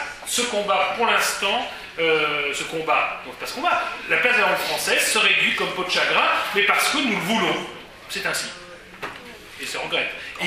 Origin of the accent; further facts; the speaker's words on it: France; Et je suis français, je m'adresse à des Français en anglais?